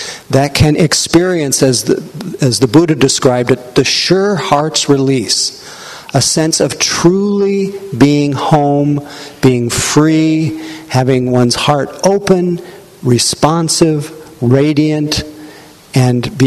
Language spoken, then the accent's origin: English; India; now in Wyoming, United States; It's not like when I was growing up in India. Everyone here in Wyoming is white.